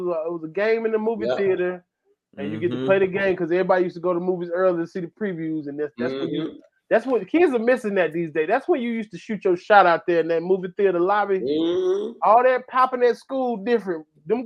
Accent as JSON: {"language": "English", "region": "Georgia", "country": "United States", "said": "I'm from Georgia. I seen some damn deer."}